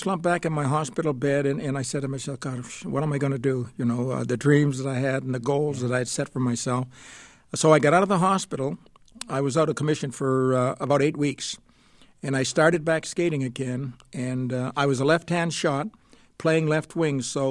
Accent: Canada; born there; I was born in Canada. I had the availability of ice every day. I skated to school.

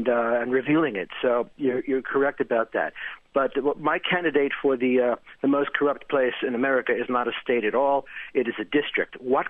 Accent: New York, United States; now in Raleigh, United States; Well, I'm actually a New Yorker. I'm just here in Raleigh.

